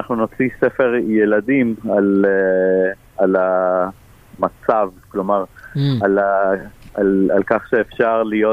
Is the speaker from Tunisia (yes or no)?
no; Argentina; והרבה ספרות לטינו-אמריקאית, אני ארגנטינאי בו.